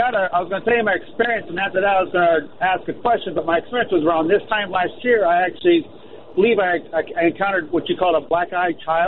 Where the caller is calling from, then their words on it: Lake Villa, Illinois, United States; from Lake Villa.